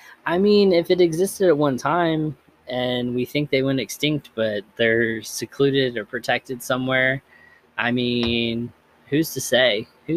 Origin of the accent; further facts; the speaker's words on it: Kentucky, United States; I grew up in Kentucky and heard about the Kelly Green Men, aka the Hopkinsville Goblins.